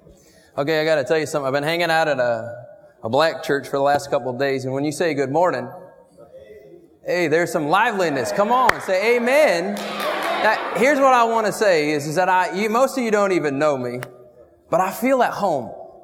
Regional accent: Indiana, United States; I'm from Indiana originally, and when I was going to school, I owned a coffee shop for 2 years.

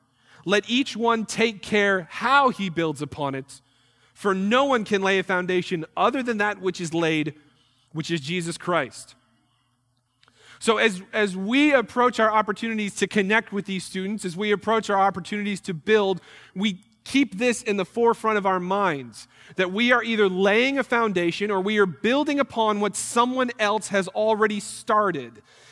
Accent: New York, United States; I'm from New York originally, so I know how to just, you know, hey, don't touch me.

